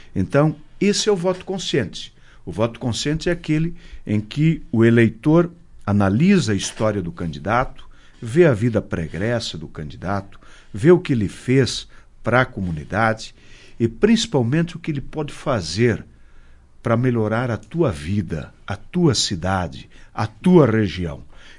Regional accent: Marau, Rio Grande do Sul, Brazil; é aqui, na minha cidade, na minha terra, que eu encontro as forças e a energia para seguir nesta jornada

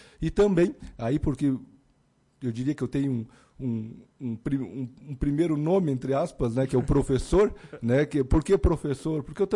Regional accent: Santa Catarina, Brazil; also born or lived in Vacaria; now in Lagoa Vermelha, Brazil; eu sou catarinense, mas moro há muitos anos aqui no Rio Grande do Sul, em Lagoa Vermelha, e já morei em Vacaria também.

